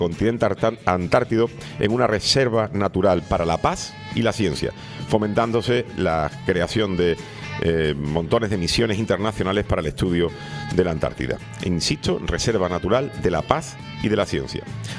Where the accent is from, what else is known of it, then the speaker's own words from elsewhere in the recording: Spain; la verdad es que los que hemos estado toda la vida somos los españoles